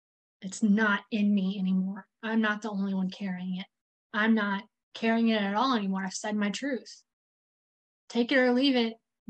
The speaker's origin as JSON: {"language": "English", "region": "the South", "country": "United States", "said": "I mean, I'm from the South. We don't air our dirty laundry on the front porch kind of mentality."}